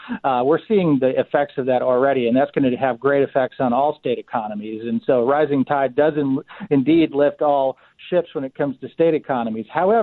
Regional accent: Michigan, United States; My home state of Michigan

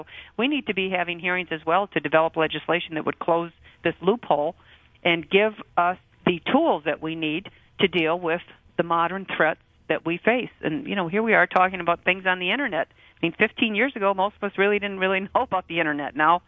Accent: Detroit, Michigan, United States; Look, I'm from Detroit, and if you remember about a year ago this time, we had the Christmas Day bomber.

